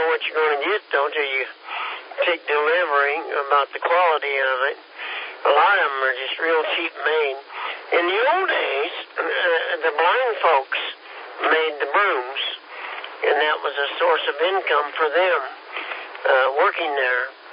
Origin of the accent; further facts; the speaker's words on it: Kansas, United States; We're from Kansas, so we don't have to go to cemeteries